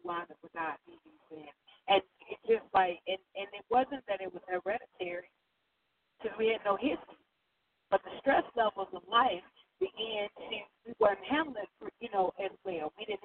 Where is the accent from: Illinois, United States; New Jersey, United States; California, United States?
Illinois, United States; Chicago; I come from Chicago. that's where I was born and raised, and I'm a world traveler